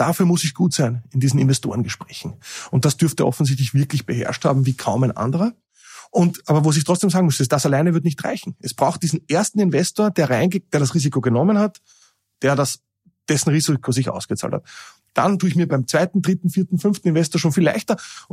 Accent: Linz, Upper Austria, Austria; Ich bin der Linzer

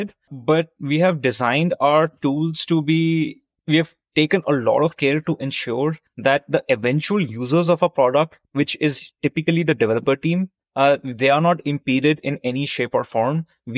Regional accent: New Delhi, Delhi, India; moved away as an adult; also born or lived in London / New York; now in Bay Area, United States; So I grew up in New Delhi, India. That's where I spent my childhood. That's where I went to university.

